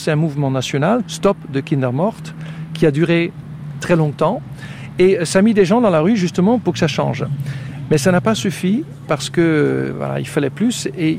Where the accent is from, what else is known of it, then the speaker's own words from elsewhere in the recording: Netherlands; French is a second language; Quand je parle du vélo en tant que Néerlandais, on me dit toujours « Oui, mais